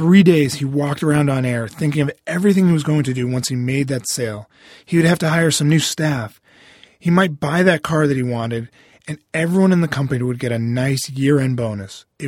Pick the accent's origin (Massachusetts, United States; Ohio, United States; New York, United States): Massachusetts, United States; Boston; Probably not surprising since I'm from Boston.